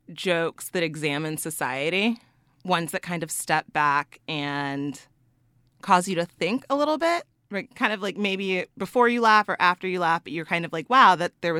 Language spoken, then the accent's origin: English; Texas, United States; now in New Orleans, United States; I'm not originally from New Orleans. I'm actually from Texas. I've been here over 2 years.